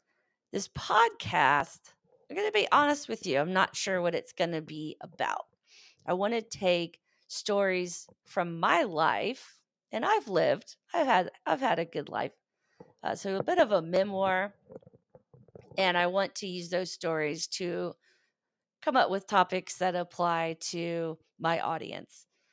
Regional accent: Florida, United States; also born or lived in Alabama / New York / North Carolina; But I grew up in Florida, and then because of the Army, we've lived in Alabama, Northern New York, North Carolina, and of course now in Southern California.

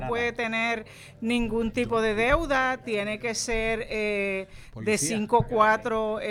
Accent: Callejones, Puerto Rico; also born or lived in Mirasol; Sí, quiero aclarar, soy de Callejones. 25 años viví en Mirasol, pero soy de Callejones.

